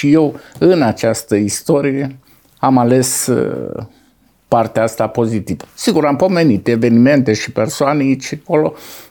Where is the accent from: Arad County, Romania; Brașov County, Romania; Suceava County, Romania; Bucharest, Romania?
Suceava County, Romania; Câmpulung Moldovenesc; Când am fost la Câmpul Moldovenesc, orașul meu natal, la aniversarea 100 de ani a Bisericii Adventiste de acolo.